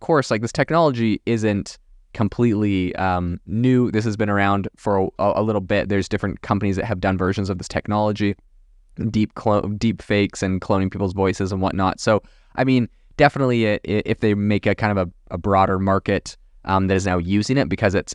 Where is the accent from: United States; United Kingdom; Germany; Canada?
Canada; also born or lived in France; I actually speak French. I know a lot of people don't know this. I lived in France for a couple years. I'm from Canada originally, did not learn French in Canada, so I do not have a French Canadian accent.